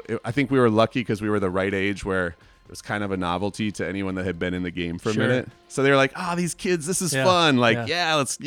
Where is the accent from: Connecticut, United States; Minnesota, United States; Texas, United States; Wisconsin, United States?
Minnesota, United States; Hopkins; You know, we're from Hopkins. We're literally playing like birthday parties and coffee shops and school dances.